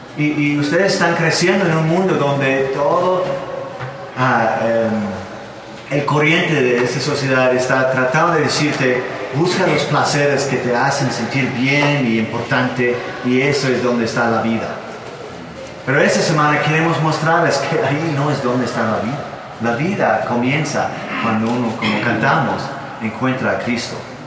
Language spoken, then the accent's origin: Spanish; Denmark; Spanish is a second language; De hecho, en Dinamarca, en mi país, casi no se maneja en efectivo más.